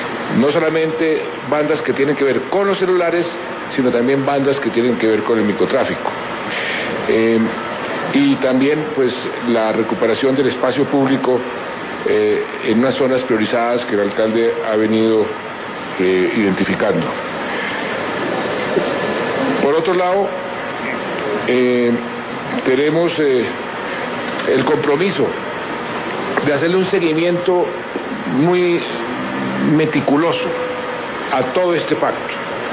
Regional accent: Bogotá, Colombia; yo soy bogotano, quiero como ninguno a mi ciudad amable

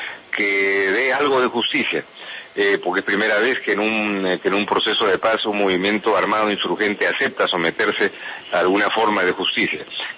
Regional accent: Peru; yo soy peruano, y como peruano he sufrido como ciudadano el embate de lo que significa una guerra interna

